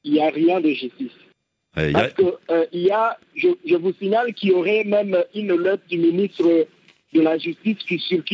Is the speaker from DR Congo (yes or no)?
yes; DR Congo; parce que chez nous, au Congo, la corruption est tolérée.